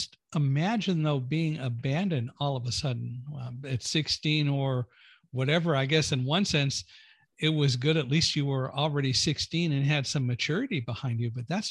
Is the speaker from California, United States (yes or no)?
yes; Palmdale, California, United States; also born or lived in Boston; I grew up in Palmdale, and then I went to the East Coast and lived there for a while.